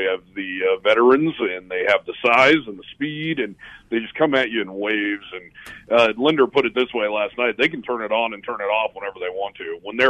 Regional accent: Cheyenne, Wyoming, United States; they're going to move it to Cheyenne, which is my hometown where I'm at.

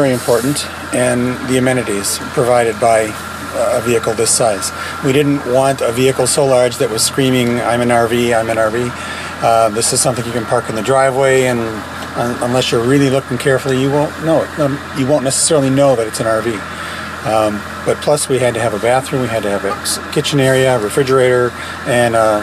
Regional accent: Brighton, Michigan, United States; And we're from Brighton, Michigan.

